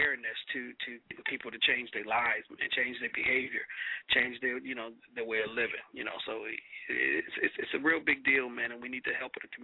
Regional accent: Detroit, Michigan, United States; I am from the west side of Detroit. That's my spot.

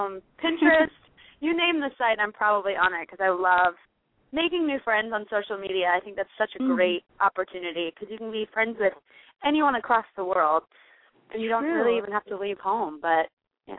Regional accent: Germany; And I grew up in Germany, so I would love to go back to Europe and play there.

